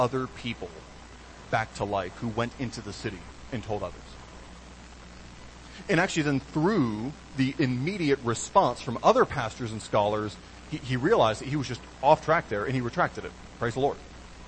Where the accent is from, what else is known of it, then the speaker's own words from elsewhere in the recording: Michigan, United States; I was a child growing up in Michigan, we had a special project where we would raise monarch butterflies.